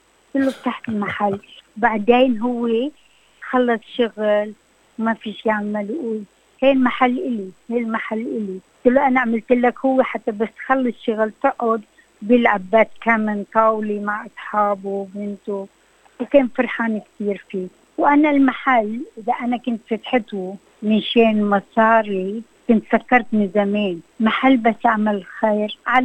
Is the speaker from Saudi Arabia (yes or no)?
no; Rashaya al-Fukhar, Nabatieh Governorate, Lebanon; now in Wagga Wagga, Australia; أنا أصلي من لبنان، من رشايا الفخار، جيت على أستراليا سنة 1968. أنا جيت بالباخرة على أستراليا